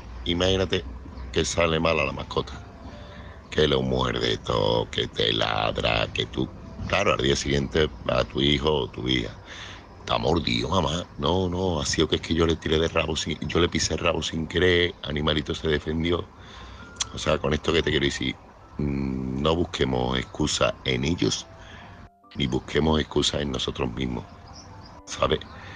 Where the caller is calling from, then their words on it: Seville, Andalusia, Spain; corresponsal de Sevilla.